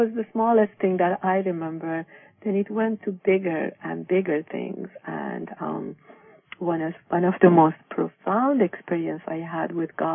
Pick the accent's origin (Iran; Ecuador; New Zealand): Iran; I grew up in Iran, and I was born Muslim